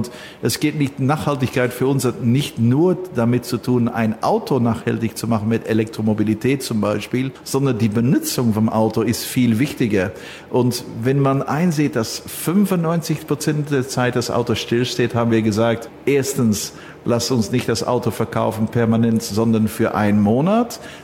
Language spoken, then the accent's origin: German; Belgium; ich bin Belgier